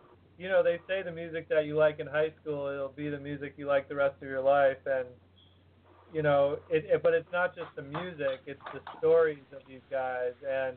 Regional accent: Minnesota, United States; And so I grew up in Minnesota and, you know, obviously thousands of miles away from Los Angeles

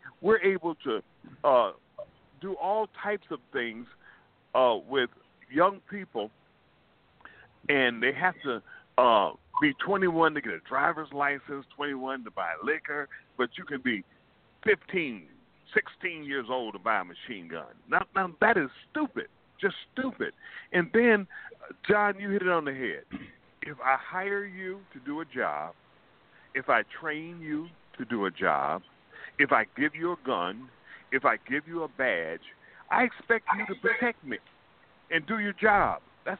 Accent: Michigan, United States; now in Miami, United States; I remember growing up in Michigan where people that had psychological problems could go and get help, or we'd send them to get help in Ypsilanti.

